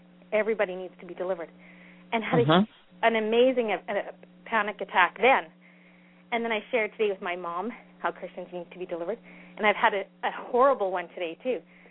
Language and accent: English; Alberta, Canada; Yeah, I'm from northern Alberta